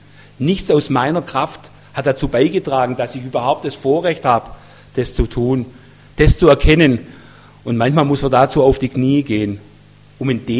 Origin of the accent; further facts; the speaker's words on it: Germany; Für uns als Deutsche in unserer Kultur ist das ein bisschen gewöhnungsbedürftig.